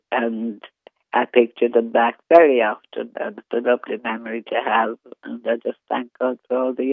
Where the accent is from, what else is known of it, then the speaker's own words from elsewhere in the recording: Tallaght, Leinster, Ireland; I'm from Talla.